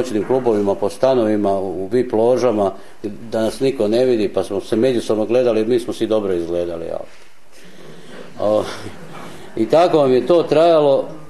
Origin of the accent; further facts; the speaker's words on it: Slavonia, Croatia; now in Zagreb, Croatia; imam 50 godina, eto ispričat ću vam nešto o svom životu. Rodio sam se u jednom malom mjestu u Slavoniji, gdje sam završio osnovnu i srednju školu